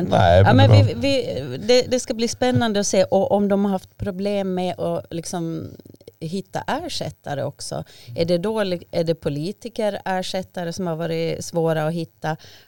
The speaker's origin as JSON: {"language": "Swedish", "region": "Åland", "country": "Finland", "said": "nu pratar jag som ålänning."}